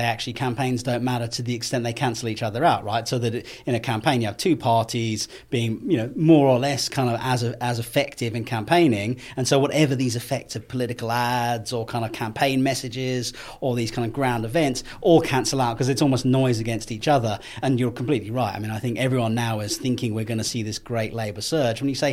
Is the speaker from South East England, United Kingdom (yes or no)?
yes; Winchester, South East England, United Kingdom; So I grew up in Winchester, and that's where I live now